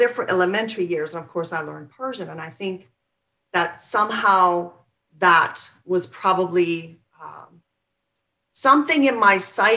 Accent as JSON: {"language": "English", "region": "Missouri", "country": "United States", "tie": "born or raised there", "said": "I grew up in Missouri."}